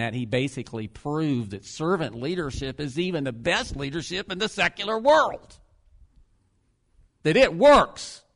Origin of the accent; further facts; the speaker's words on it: Florida, United States; And we're talking, and they find out we're from Florida